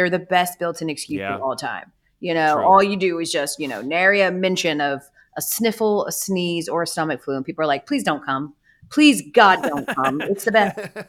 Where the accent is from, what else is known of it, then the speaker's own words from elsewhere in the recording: Atlanta, Georgia, United States; And I go, maybe it's because I'm from Atlanta